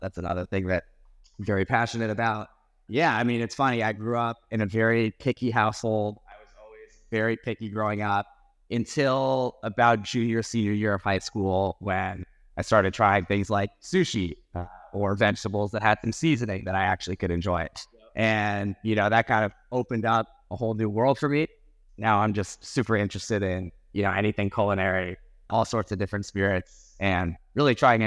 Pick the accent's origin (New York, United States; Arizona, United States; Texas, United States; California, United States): California, United States; Malibu; I grew up in Malibu, grew up on the beach. Used to surf a lot when I lived walking distance from the beach. Yeah, lived in LA my whole life.